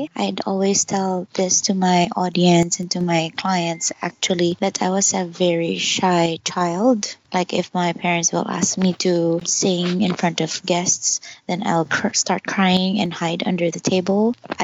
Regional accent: Philippines; full Chinese and my mom is full Filipina, so I'm half, 50%, but then I grew up here in the Philippines.

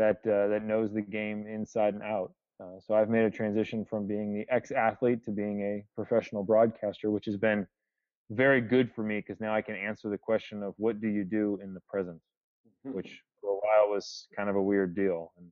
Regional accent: Naperville, Illinois, United States; also born or lived in Lockport; So I grew up outside Illinois, outside Chicago in Illinois, a place called Naperville, and before that, Lockport.

